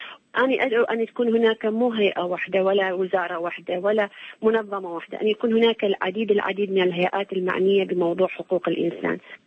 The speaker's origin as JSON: {"language": "Arabic", "country": "Iraq", "said": "حاليا احنا عندنا في العراق"}